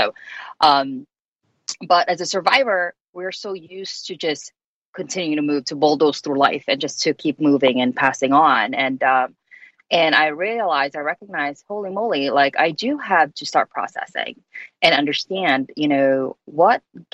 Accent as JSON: {"language": "English", "country": "Philippines", "tie": "born or raised there", "moved": "yes", "lives_now": "United States", "said": "but even more so to me in the Philippines, growing up in the Philippines, women are supposed to be subservient to men and, you know, all of that. And so when I migrated to the U.S., I recognized the freedom and the ability of my gender here"}